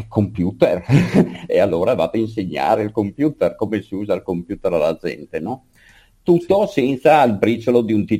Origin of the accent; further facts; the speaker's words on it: Udine, Friuli-Venezia Giulia, Italy; io sono friulano, io sono nativo di Udine, anche se vivo in provincia di Pordenone